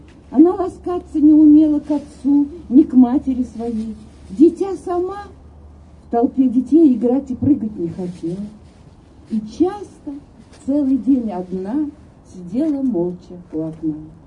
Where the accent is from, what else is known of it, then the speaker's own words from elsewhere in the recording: Nizhny Tagil, Sverdlovsk Oblast, Russia; вот у нас сейчас в Нижнем Тагиле, я из Нижнего Тагила